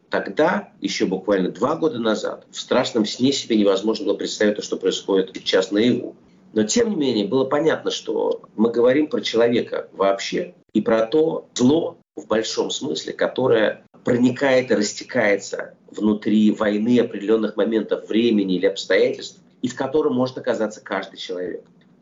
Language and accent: Russian; Russia; moved away; Я например, вырос в России, прожил там все-таки очень много лет своей жизни.